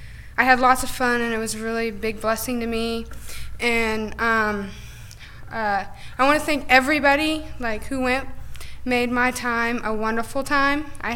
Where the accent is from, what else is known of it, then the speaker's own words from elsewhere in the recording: Clay City, Indiana, United States; because I'm from Clay City, and I don't know anybody from Jasonville.